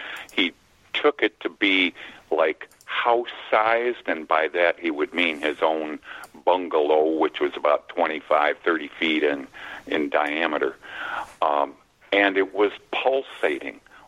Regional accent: Michigan, United States; We're from Michigan. We're the only ones in America who can show you where we live by holding up our right hand, the mitten, palm facing your face.

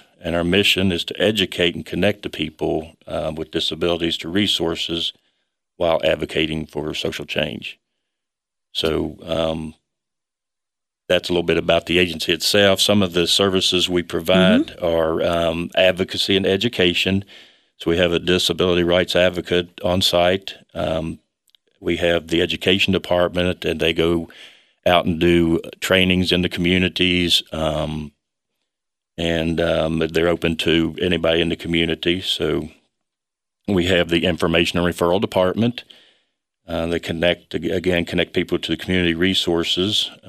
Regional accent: West Virginia, United States; now in Michigan, United States; Well, I'm from Southern West Virginia. I've been in Michigan for 5 years

